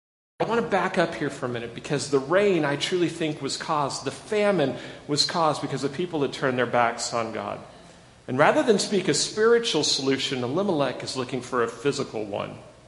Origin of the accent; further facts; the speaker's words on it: Midland, Texas, United States; I remember in college, I grew up in Midland